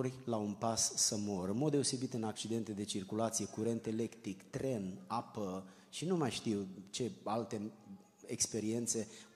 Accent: Romania; born there; noi ne-am născut în România, cei mai mulți.

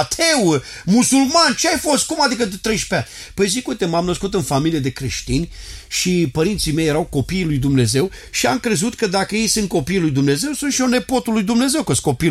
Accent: Romania; Voi ați venit din Chicago în Arizona, eu am venit din România, apoi plec peste tot pământul

